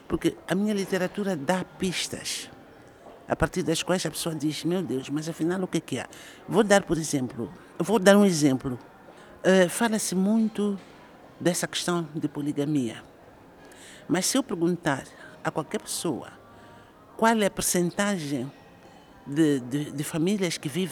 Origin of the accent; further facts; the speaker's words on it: Gaza, Mozambique; born there; sobretudo na região onde eu nasci, em Gaza